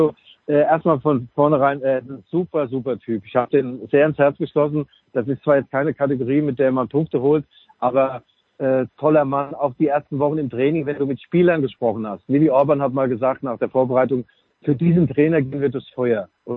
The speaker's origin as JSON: {"language": "German", "town": "Mainz", "region": "Rhineland-Palatinate", "country": "Germany"}